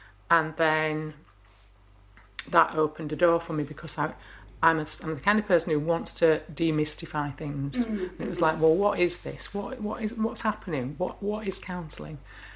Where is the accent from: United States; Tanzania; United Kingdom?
United Kingdom; Heckmondwike, Yorkshire and the Humber; I'm from Heckmondwike, so over the hill, if you like. Sort of grew up around Kirklees area and lived there most of my life, been away and come back and so on. But always been around this area